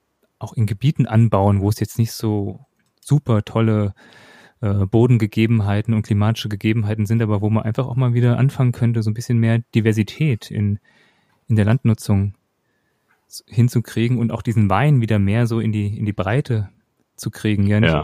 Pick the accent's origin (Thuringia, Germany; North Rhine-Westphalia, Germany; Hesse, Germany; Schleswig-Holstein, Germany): Hesse, Germany; Karben; selbst bei mir in meinem Heimatdorf in Karben, nördlich von Frankfurt